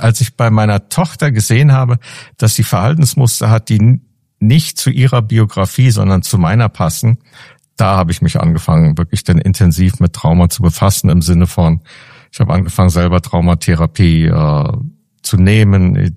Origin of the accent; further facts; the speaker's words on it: Berlin, Germany; ich bin im sozialen Wohnungsbau aufgewachsen in Berlin in den 60er Jahren. Das war relativ sicher.